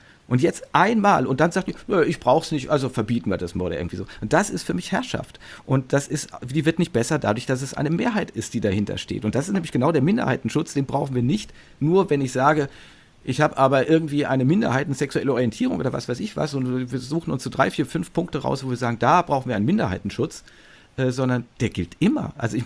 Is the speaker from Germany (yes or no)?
yes; Munich, Bavaria, Germany; mich als Münchner